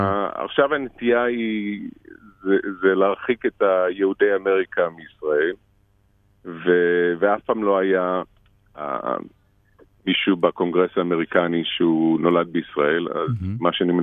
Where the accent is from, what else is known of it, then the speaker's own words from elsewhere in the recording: Los Angeles, California, United States; also born or lived in Israel; נולדתי בישראל וירדנו שהייתי בין בערך שנתיים.